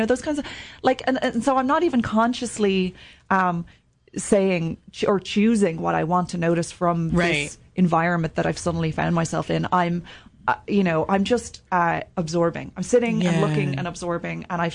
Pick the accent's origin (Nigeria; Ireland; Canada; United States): Ireland; moved away as an adult; then I came here and I attended grad school, and I, you know, but now I, like, live here, mm-hmm, and I'm an Irish person.